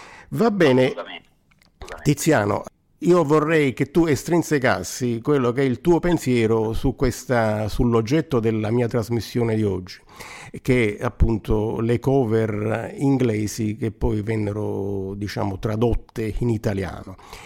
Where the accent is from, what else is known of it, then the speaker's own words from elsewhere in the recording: Naples, Campania, Italy; sono di Napoli, quindi insomma Napoli è una città che vive e stratificata